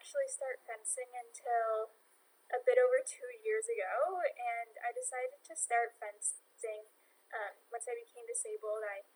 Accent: Ottawa, Ontario, Canada

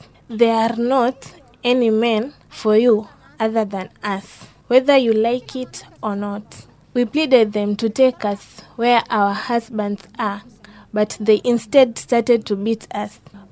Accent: Wajir County, Kenya; I'm from Wajir County.

